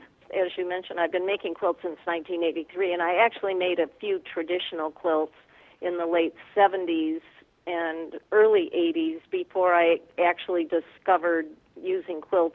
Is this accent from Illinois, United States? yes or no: yes; Elgin, Illinois, United States; now in Paducah, United States; I moved to Paducah under the Artist Relocation Program in 2005. I am originally from Elgin, Illinois, Northern Illinois, Chicago area.